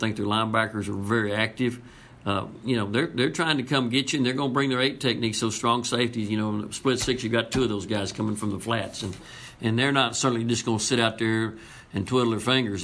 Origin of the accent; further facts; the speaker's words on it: Beeville, Texas, United States; born there; I was born in August 67 years ago, and I'm pretty sure in Beeville, Texas, it was 106 that day, you know.